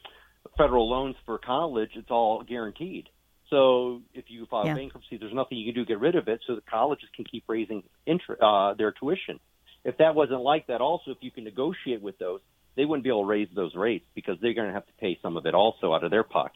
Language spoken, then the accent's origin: English; Gardnerville, Nevada, United States; I'm from Gardnerville.